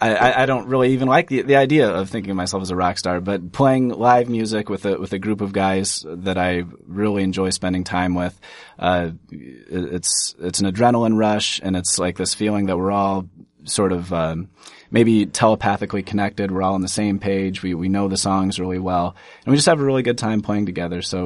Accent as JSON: {"language": "English", "town": "Quasqueton", "region": "Iowa", "country": "United States", "said": "So I'm originally from Northeast Iowa, a really small town called Quasquin. It's about 550 people in Northeast Iowa in Buchanan County, so very rural upbringing."}